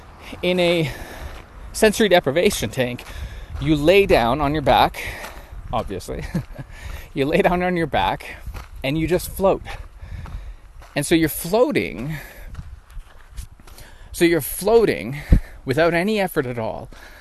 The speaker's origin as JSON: {"language": "English", "country": "Canada", "said": "even though I'm Canadian, we'd use the metric system, but we're so backwards up in Canada."}